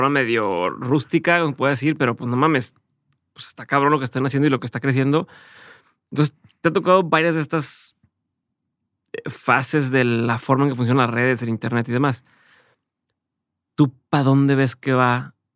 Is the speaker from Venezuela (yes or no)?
no; Mexico; soy mexicano y entonces lo hago en español